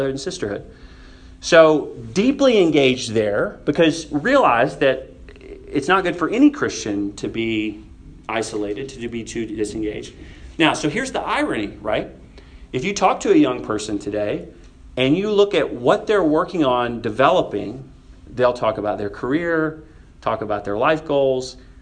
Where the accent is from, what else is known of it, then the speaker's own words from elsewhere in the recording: Arkansas, United States; I grew up in Arkansas where, you know, everybody marries their cousin at 17.